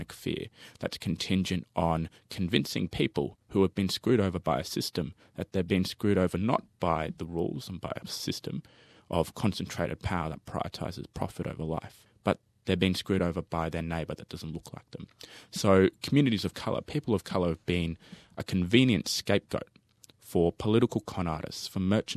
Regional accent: Brisbane, Queensland, Australia; I grew up in Brisbane. My mum's Chinese, my dad's Italian.

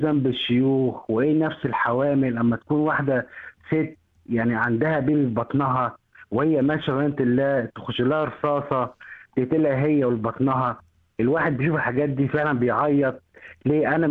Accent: Egypt; أنا أصلا من مصر وبحب كل الدول العربية

